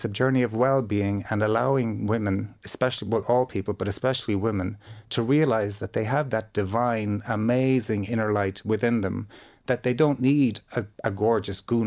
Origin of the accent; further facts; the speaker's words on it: Ballyheigue, County Kerry, Ireland; as that little boy growing up in Ballyhaig, thinking I was the only gay man in the world, first of all.